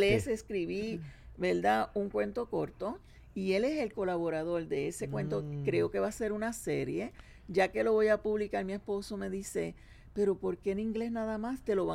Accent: Aguas Buenas, Puerto Rico; Yo soy de Aguas Buenas Natural.

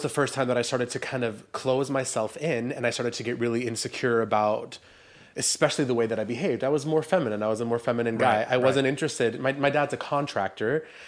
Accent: Sweden; So I'm born and raised in Sweden.

